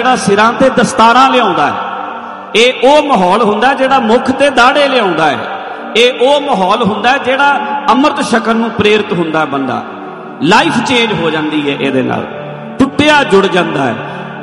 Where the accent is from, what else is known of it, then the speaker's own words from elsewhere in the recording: Punjab, India; ਇੱਥੇ ਅਸੀਂ ਪੰਜਾਬ ਤੋਂ ਆਏ ਹਾਂ, ਮੈਂ ਸਵੇਰੇ ਪੰਜਾਬ ਚਲੇ ਜਾਣਾ, ਸਾਡੀ ਪੰਜਾਬ ਨਾਲ ਓਨੀ ਅਟੈਚਮੈਂਟ ਨਹੀਂ ਹੁੰਦੀ।